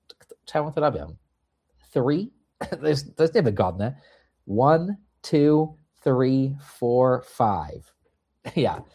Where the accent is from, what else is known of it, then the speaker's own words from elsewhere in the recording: United States; mimo to, że się wychowałem w Stanach, to liczę jak Europejczycy